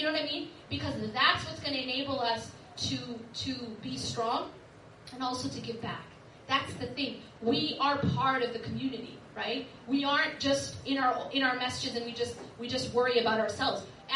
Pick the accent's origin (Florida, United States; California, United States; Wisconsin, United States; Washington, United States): Wisconsin, United States; Madison; I grew up in Madison, Wisconsin. We didn't even have a full-time Islamic school.